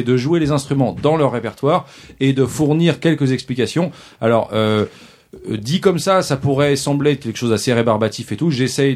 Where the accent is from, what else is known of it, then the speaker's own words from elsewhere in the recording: Normandy, France; moved away; depuis que j'étais parti de Normandie